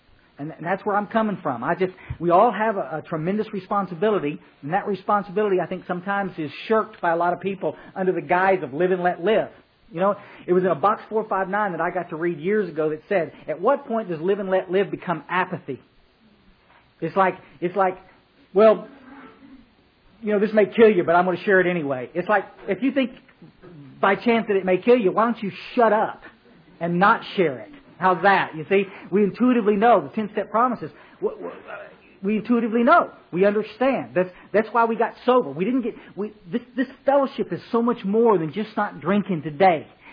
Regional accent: Kerrville, Texas, United States; born or raised there

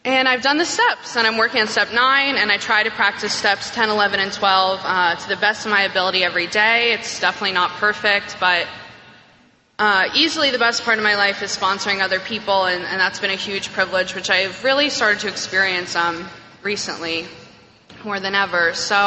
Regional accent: New York City, New York, United States; Like I said, I'm from New York. I grew up on the upper West Side, as we call it. And it's a nice place.

